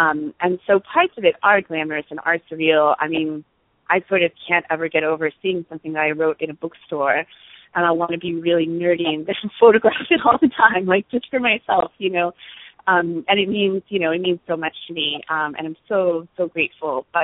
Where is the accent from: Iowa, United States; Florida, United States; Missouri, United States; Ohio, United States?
Florida, United States; I grew up in Central Florida, and my family has always been very supportive of me being a writer.